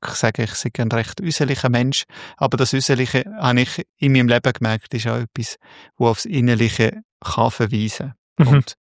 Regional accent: Bavaria, Germany; die Kirche in der Kleinstadt, wo ich aufgewachsen bin, am langsamsten Fluss von Deutschland, der Altmühl.

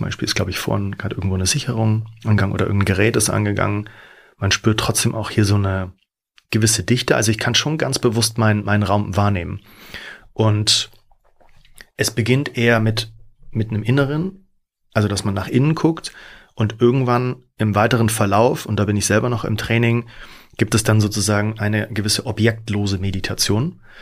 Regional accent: Rosenheim, Bavaria, Germany; now in Hamburg, Germany; Ja, eigentlich bin ich aus Rosenheim, also tiefstes Oberbayern.

